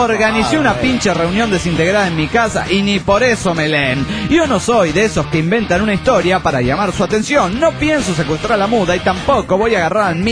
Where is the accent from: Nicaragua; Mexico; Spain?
Mexico; Oaxaca; de Oaxaca, México.